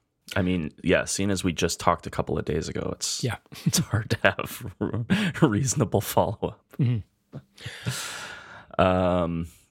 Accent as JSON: {"language": "English", "town": "Edmonton", "region": "Alberta", "country": "Canada", "said": "We're two chefs from Edmonton, Alberta, Canada."}